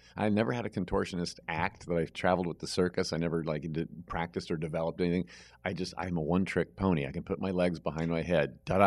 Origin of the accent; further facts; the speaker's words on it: Indiana, United States; being as tall as I am and as skinny as I am and always have been, growing up in Indiana, if you're a Midwestern kid, there's a certain sliver of right to fit in.